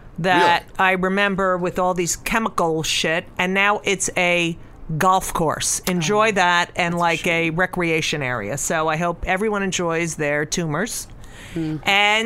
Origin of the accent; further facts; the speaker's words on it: Clark, New Jersey, United States; And I grew up in New Jersey.